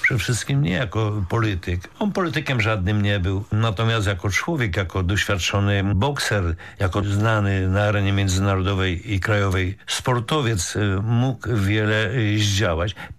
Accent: Kielce, Świętokrzyskie Voivodeship, Poland; chyba jestem jedynym kielczaninem

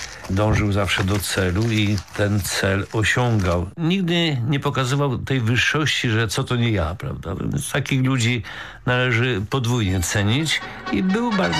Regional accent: Kielce, Świętokrzyskie Voivodeship, Poland; chyba jestem jedynym kielczaninem

